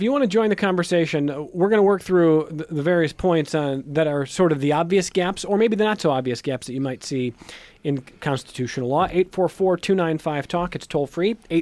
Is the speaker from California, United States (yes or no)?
no; New York, United States; Yeah, I'm going to say that as a New Yorker, I am envious of Rhode Island.